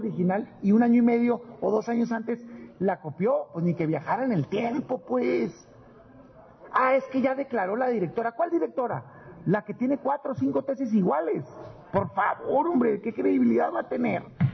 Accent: Mexico; ¿qué creen que somos los mexicanos?

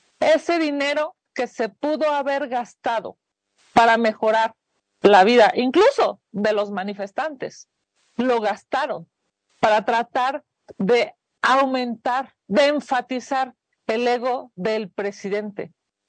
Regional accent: Mexico City, Mexico; lo digo como senadora chilanga

